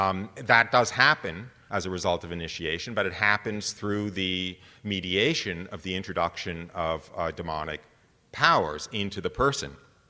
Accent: United States; And I know I'm an American

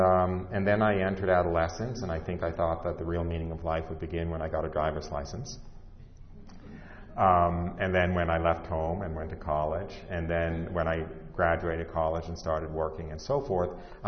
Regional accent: New York, United States; And as I said, I was raised outside of New York City.

